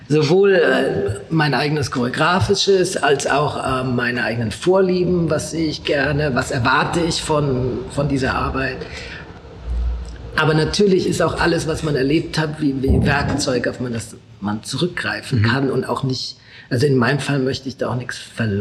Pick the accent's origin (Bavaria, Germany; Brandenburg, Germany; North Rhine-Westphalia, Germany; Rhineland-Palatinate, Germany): Bavaria, Germany; Aschaffenburg; now in Munich, Germany; Ich bin in Aschaffenburg groß geworden und bin dann für meine Ausbildung nach München gekommen.